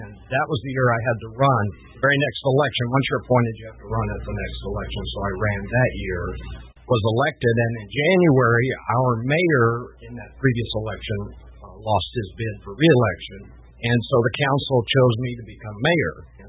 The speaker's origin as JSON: {"language": "English", "region": "Oklahoma", "country": "United States", "tie": "born or raised there", "also_born_or_lived": "Beirut, Lebanon", "said": "I grew up in Oklahoma, went to high school in Beirut, Lebanon."}